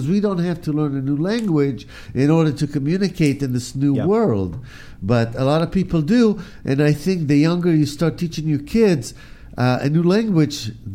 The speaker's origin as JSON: {"language": "English", "country": "Israel", "tie": "born or raised there", "second_language": "English", "said": "I grew up in Israel"}